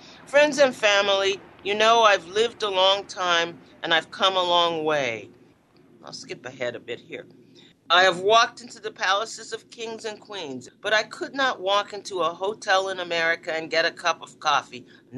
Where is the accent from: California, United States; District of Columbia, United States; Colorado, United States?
District of Columbia, United States; Washington; I found a France that was more restrictive than anything that I knew of growing up in Washington, D.C.